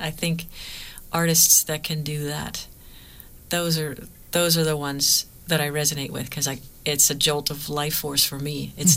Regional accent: Pittsburgh, Pennsylvania, United States; Growing up in Pittsburgh, there were so many different communities because of the mills.

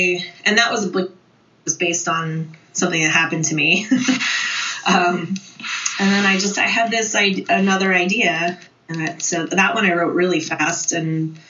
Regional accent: New Jersey, United States; moved away as an adult; So I grew up in New Jersey. Then moved to California when I was in my early 20s

